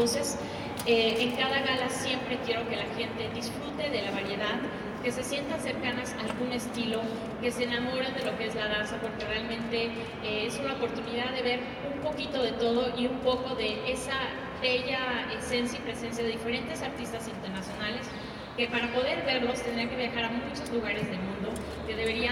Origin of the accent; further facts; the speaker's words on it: Mexico; como artista y como artista mexicana y como promotora cultural.